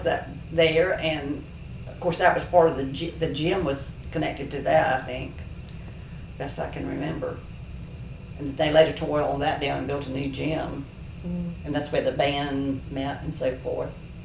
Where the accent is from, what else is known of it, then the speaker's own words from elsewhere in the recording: Angier, North Carolina, United States; born there; But I was born in Anger.